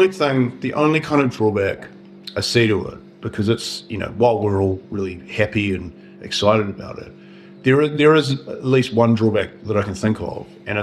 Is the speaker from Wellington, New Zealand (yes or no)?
yes; Wellington, New Zealand; We're from the same place. We're from Wellington in New Zealand.